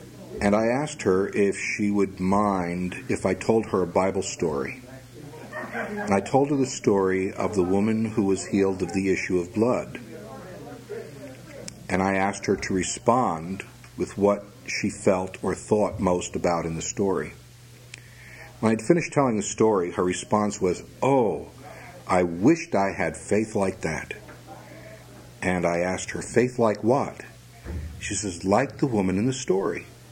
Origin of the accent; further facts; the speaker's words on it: West Haven, Connecticut, United States; West Haven, Connecticut.